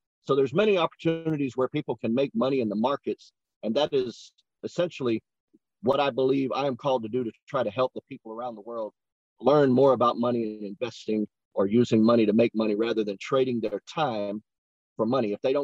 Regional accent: Cayman Islands; now in United States; Well, actually, I grew up in the Caribbean, in the Cayman Islands, one of the top financial districts in the world.

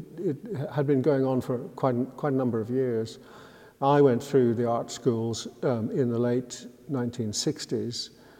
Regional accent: Belfast, Northern Ireland, United Kingdom; I was born in Belfast and I grew up here and was brought here as a child.

